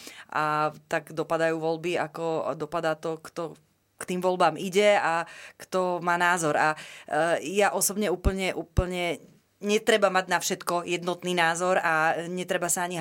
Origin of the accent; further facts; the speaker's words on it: Nitra, Nitra Region, Slovakia; tak ja som z Nitry a poznám tam teda veľa príčetných ľudí